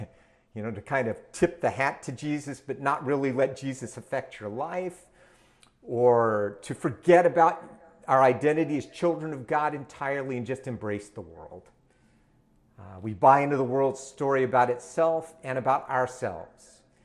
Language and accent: English; United States; But as an American, I watched what happened on January 6th